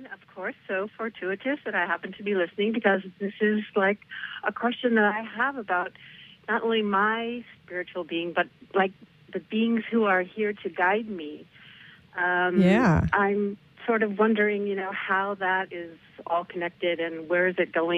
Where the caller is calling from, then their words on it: Northridge, California, United States; I'm calling from Northridge, actually.